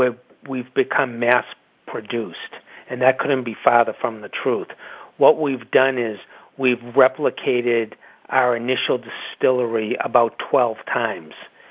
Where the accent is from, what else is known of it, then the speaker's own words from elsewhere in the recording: Boston, Massachusetts, United States; after I graduated university in Boston, Massachusetts, where I grew up